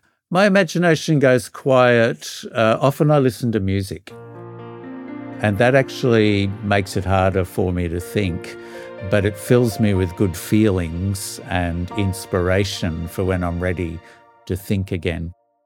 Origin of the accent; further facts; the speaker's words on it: Vermont, United States; I grew up in Vermont, just a little bit south of Vermont South is south of Vermont.